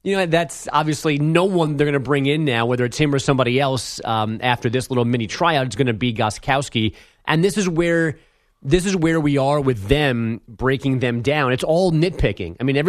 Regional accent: New York, United States; My first inclination as a New Yorker watching them play

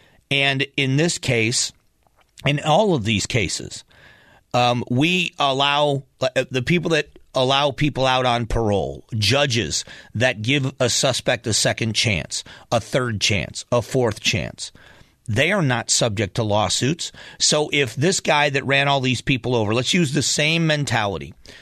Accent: Florida, United States; my brother is a cop in my hometown in Florida

